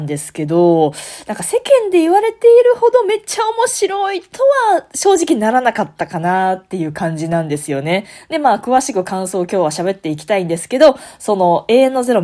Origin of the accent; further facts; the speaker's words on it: Kansai, Japan; なんか一応関西人なんでね